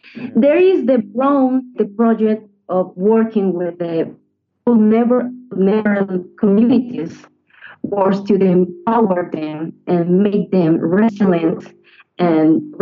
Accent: Bogotá, Colombia; English is a second language; Yeah, I am from Bogota, but my heart is all Colombian

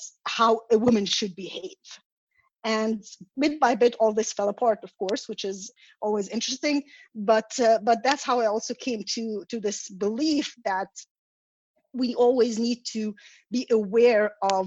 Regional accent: Egypt; moved away as an adult; now in United States; I came to the US when I was 23 and I grew up in Egypt

